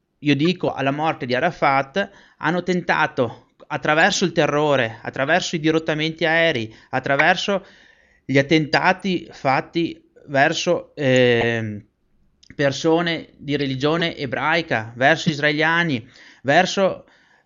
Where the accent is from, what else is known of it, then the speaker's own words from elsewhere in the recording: Veneto, Italy; se a noi come Veneti venisse data la possibilità di riproclamare la Veneta Serenissima Repubblica in anche solo una provincia dell'attuale Veneto, noi lo faremo.